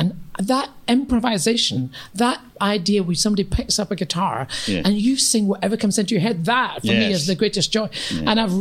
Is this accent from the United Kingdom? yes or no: yes; East Kilbride, Scotland, United Kingdom; growing up on East Kilbride, we listened to Motown.